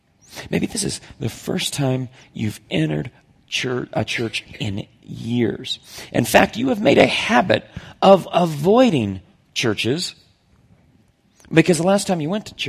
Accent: Oklahoma, United States; I remember that literally being true for me in my childhood, growing up in Oklahoma.

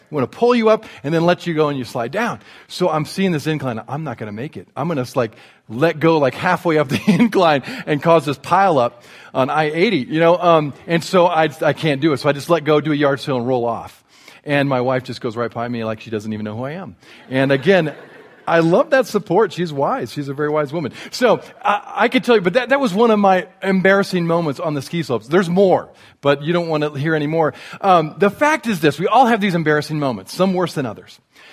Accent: Indiana, United States; also born or lived in Colorado; I grew up in Indiana, and I think I've joked with you before, Indiana's a very flat land.

